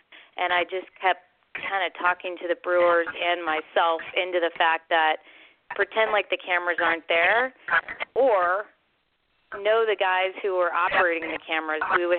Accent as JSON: {"language": "English", "region": "Virginia", "country": "United States", "said": "I'm from Virginia, and we need to represent the South."}